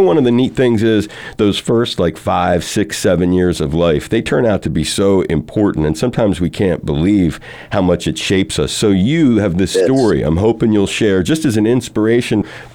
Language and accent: English; Wilmington, Delaware, United States; So I grew up in Wilmington, Delaware.